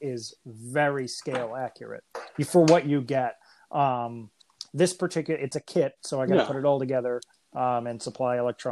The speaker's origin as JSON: {"language": "English", "town": "Salem", "region": "Massachusetts", "country": "United States", "said": "Well, I'm actually from Salem, but I live in the next town over."}